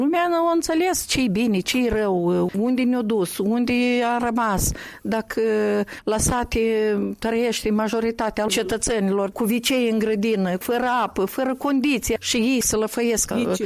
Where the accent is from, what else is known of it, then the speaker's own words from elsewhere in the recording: Krasnoyarsk, Krasnoyarsk Krai, Russia; first language Russian; Romanian is a second language; moved away; Eu sunt din Krasnoiarsk, vin. Eu acolo m-am născut, acolo am trăit, pentru mine limba rusă e limba maternă, eu am învățat aici limba de stat